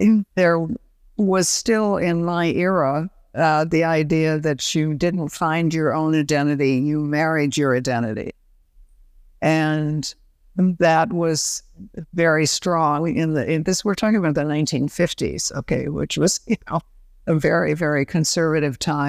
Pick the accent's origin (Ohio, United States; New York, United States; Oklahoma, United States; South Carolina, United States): Ohio, United States; Toledo; when I was growing up in Toledo, I was taking dancing lessons, and I thought that this was the one thing that was going to get me out of Toledo.